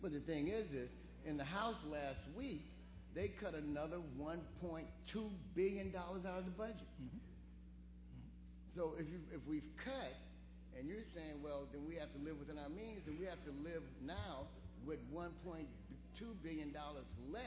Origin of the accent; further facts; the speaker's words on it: Cairo, Illinois, United States; now in Chicago, United States; Though I live in the city of Chicago, I'm from Cairo, Illinois.